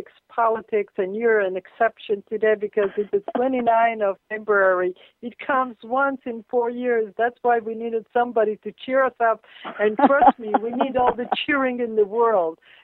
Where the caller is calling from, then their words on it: Israel; And, you know, I'm talking from Israel. The Middle East is in the uproar, and we cannot calm ourselves enough.